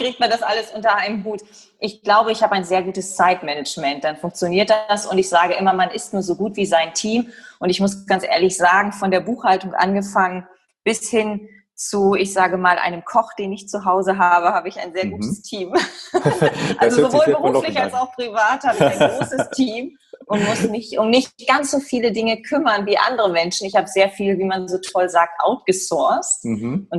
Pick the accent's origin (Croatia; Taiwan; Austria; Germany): Germany; Leer, Lower Saxony; Ich komme, wie gesagt, aus Leer Ostfriesland, bin 1985 geboren.